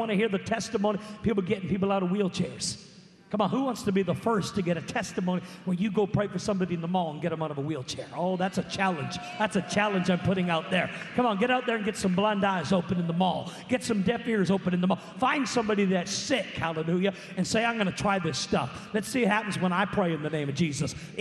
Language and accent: English; Alberton, Gauteng, South Africa; I am from Johannesburg, Alberton, in South Africa.